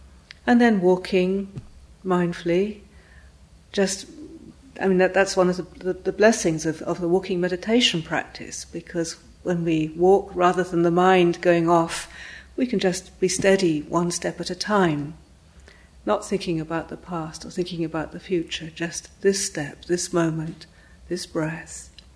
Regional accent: Scotland, United Kingdom; And also it's in my home country. I come from Scotland.

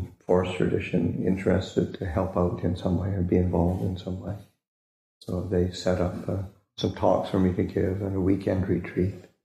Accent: Canada; moved away; I was away from Canada for 16 years before I went home for my first visit.

